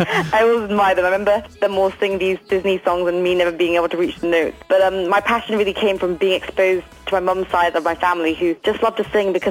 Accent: Singapore; Growing up in Singapore was really cool. We were, at the time, what was called the culture kids who basically grown up away from their parents' culture, because my dad is from England and Australia and my mom was Chinese.

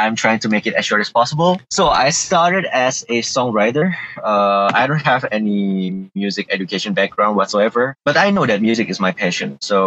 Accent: Indonesia; So I was born here in Indonesia. So I grew up here. I have so many friends, so many families here.

